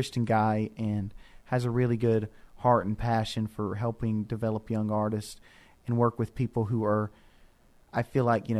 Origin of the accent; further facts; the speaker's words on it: Tennessee, United States; And then growing up in East Tennessee, I think everybody here has a big love for music, gospel music, country music, bluegrass music.